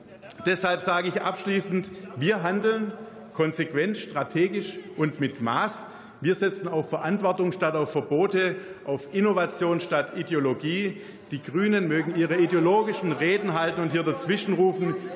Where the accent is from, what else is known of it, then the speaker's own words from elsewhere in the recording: Baden-Württemberg, Germany; Ich komme aus dem Schwarzwald, ich kenne die Menschen dort.